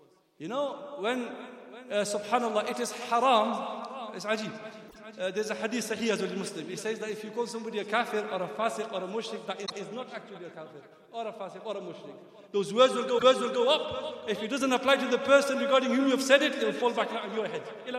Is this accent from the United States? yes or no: no; Manchester, North West England, United Kingdom; I come from Manchester